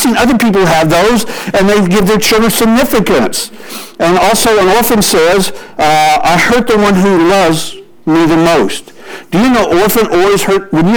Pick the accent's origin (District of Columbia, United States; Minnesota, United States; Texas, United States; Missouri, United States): Missouri, United States; I'm from Missouri. Somebody's going to get whoop. You know, we use the word whoop.